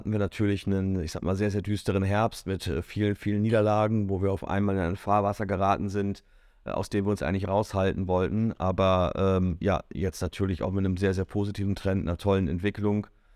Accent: Bonn, North Rhine-Westphalia, Germany; born there; Wir haben vorher in Bonn, in meiner Geburtsstadt, zusammen gewohnt

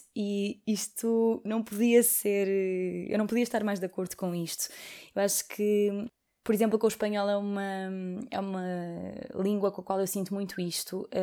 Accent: Portugal; Eu falo português, obviamente, porque sou portuguesa e vivi toda a vida em Portugal. Falo inglês porque estudei inglês desde muito pequenina, apesar de não ter um sotaque perfeito, porque nunca vivi num país de fala inglesa

